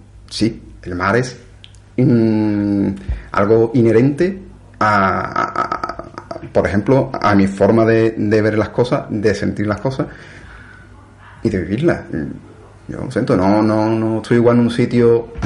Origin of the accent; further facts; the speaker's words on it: San Fernando, Andalusia, Spain; moved away as an adult; also born or lived in Sevilla; Yo cuando salí de San Fernando, me fui a estudiar a Sevilla.